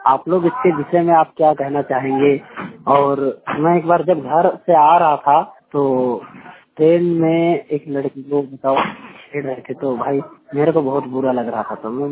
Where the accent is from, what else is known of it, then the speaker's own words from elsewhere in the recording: Jharkhand, India; now in Delhi, India; और मैं झारखंड का रहने वाला हूँ और दिल्ली में मैं पढ़ाई कर रहा हूँ।